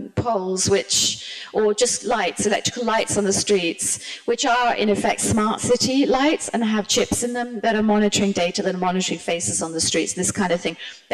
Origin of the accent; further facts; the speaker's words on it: Hong Kong; also born or lived in China; I'm myself from Hong Kong. I've lived nearly 40 years of my life in China